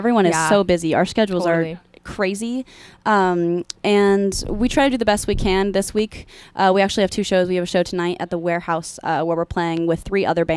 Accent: Ojai, California, United States; I'm from Southern California. I'm from Ojai, California, very small town in California.

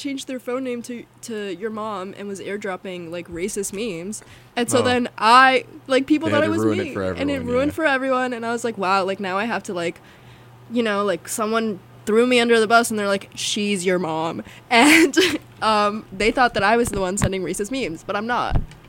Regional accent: Florida, United States; And we're all from Florida. And like, this is the South.

